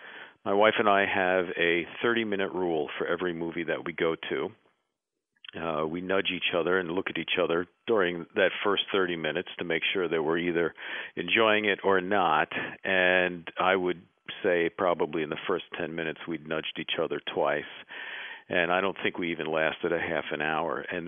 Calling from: Raleigh, North Carolina, United States; I'm calling from Raleigh.

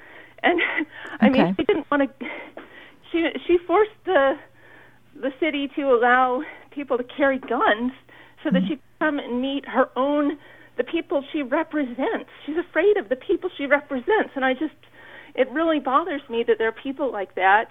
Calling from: Columbia, United States; Well, hi, I'm calling from Columbia, and I've lived here, well, close to 20 years

